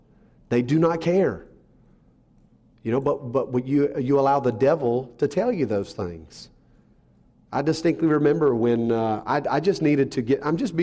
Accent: Wake Forest, North Carolina, United States; I grew up in Wake Forest, and then I ended up going to seminary at Southeastern, which was in Wake Forest.

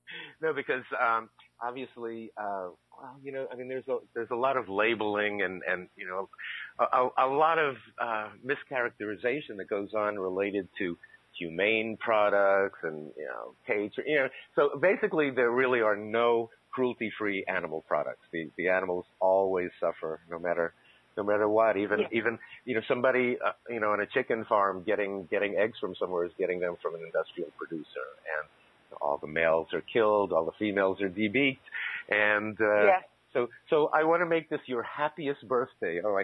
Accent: New York City, New York, United States; You know, I grew up in Nueva York, and, you know, there it was, I really didn't, in New York City, you really don't know the source of your food.

